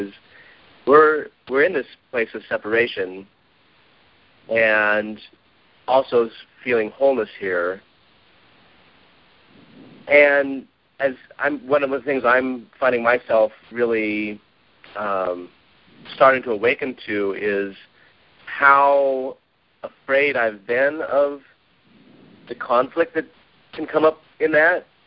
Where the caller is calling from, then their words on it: Portland, Oregon, United States; I'm calling from Portland, Oregon.